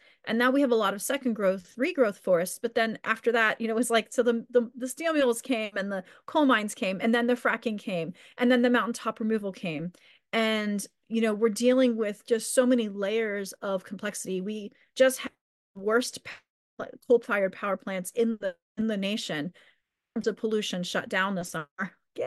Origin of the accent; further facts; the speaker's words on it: Pennsylvania, United States; so I grew up in Western Pennsylvania. I mean, there's lots of reasons I'm back here, but I did feel that strong need to reconnect with the land and work with the land.